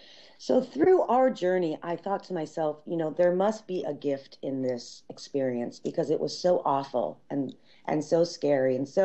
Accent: Woodstock, Vermont, United States; now in California, United States; I'm from Woodstock, Vermont. We met here in California 19 years ago.

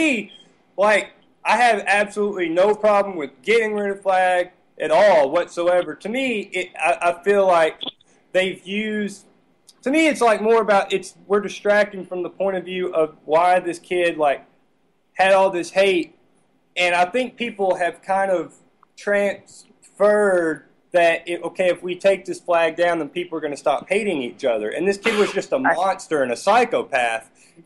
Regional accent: Alabama, United States; Whatever. I'm from Alabama. That. I'm ignorant. Leave me alone.

